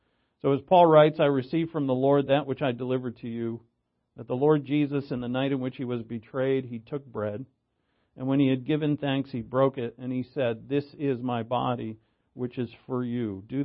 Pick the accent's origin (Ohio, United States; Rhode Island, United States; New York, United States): Rhode Island, United States; Providence; When I was a little kid, growing up in Providence, I went to Bless the Sacrament Catholic Church